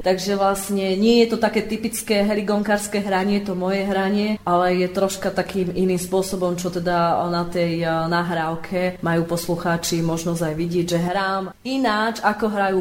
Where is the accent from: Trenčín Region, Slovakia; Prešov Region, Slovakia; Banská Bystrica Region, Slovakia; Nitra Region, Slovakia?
Banská Bystrica Region, Slovakia; Nová Baňa; začala som pôsobiť v Novej Bani, odkiaľ pochádzam